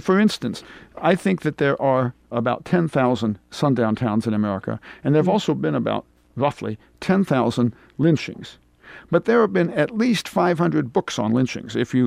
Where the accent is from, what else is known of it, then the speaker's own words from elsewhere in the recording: Decatur, Illinois, United States; because I'm from Decatur, Illinois, an industrial town in the middle of the state